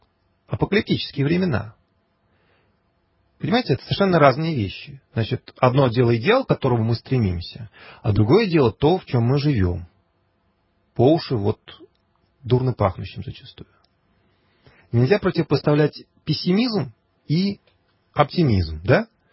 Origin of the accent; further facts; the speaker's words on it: Kursk Oblast, Russia; При том, что и то, и другое – это бывшая Курская губерния, и то, и другое – моя малая родина